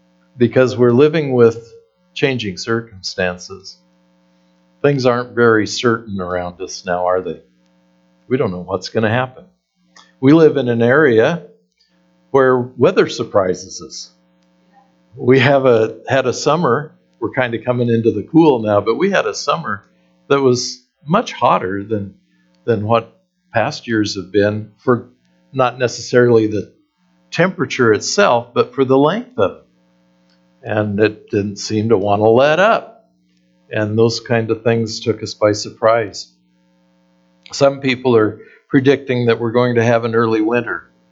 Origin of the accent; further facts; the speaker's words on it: Idaho, United States; But what we do, because we're from Idaho, is that we adjust.